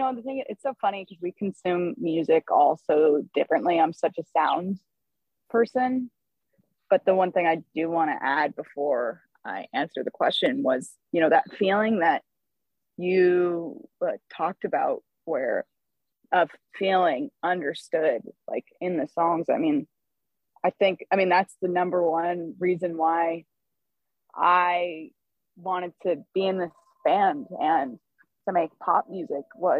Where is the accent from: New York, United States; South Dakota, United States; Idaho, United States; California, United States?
California, United States; Los Angeles; I'm from Los Angeles, and I've lived such like a privileged experience.